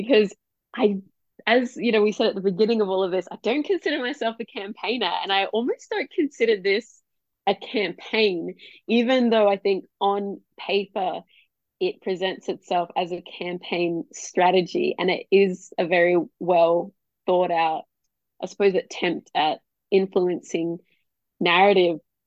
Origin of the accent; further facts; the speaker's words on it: Darwin, Northern Territory, Australia; Most of my family lives in Darwin. I grew up in Darwin.